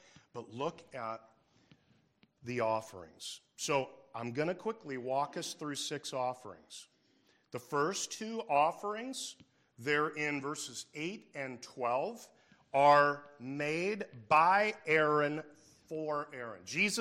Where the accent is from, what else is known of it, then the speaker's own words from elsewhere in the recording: United States; I don't like that, because I'm American, right?